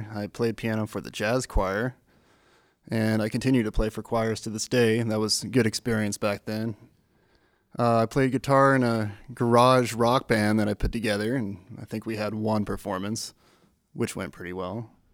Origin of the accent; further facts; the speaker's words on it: Oregon, United States; born there; now in Central Point, United States; No, I was born in Eastern Oregon, but I've considered Central Point my home for quite a amount of time.